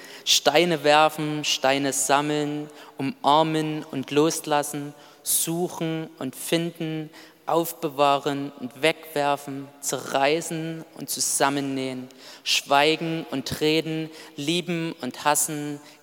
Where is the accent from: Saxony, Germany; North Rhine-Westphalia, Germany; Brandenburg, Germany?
Saxony, Germany; Mildenau; ich komme aus Mildenau, ist ein kleiner Dorf, kleiner Ort in der Nähe von Annaberg.